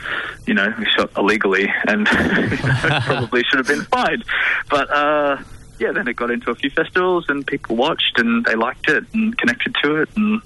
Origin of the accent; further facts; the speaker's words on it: Australia; But I think as Australian actors especially